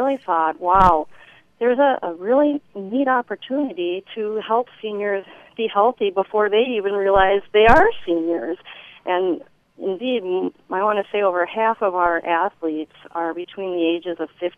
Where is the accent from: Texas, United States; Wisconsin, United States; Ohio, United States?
Wisconsin, United States; Oak Creek; now in Caledonia, United States; I grew up in Oak Creek, and I actually I live in northern Racine, right in Caledonia now.